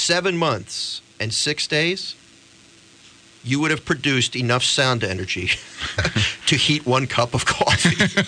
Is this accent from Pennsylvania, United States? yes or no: yes; Philadelphia, Pennsylvania, United States; I told him I'm from the Philadelphia area